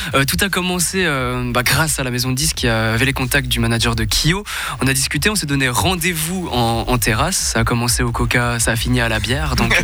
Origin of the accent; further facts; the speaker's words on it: Vietnam; moved away; je suis adopté, je viens du Vietnam, donc je ne connais pas mes origines, je ne sais pas de qui je viens.